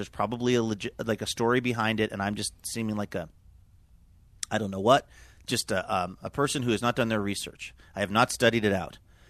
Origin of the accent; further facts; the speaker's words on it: Seattle, Washington, United States; And I know a lot of them because I grew up in Seattle.